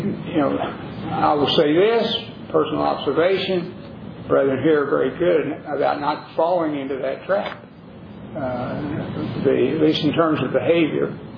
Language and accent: English; Texas, United States; it's very easy for us as a Texan to look at others that are not, in my case, not Caucasian.